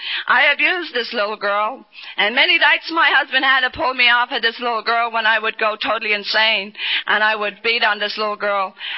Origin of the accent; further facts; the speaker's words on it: Ireland; don't they know I'm Irish? All of a sudden, being Irish was very important.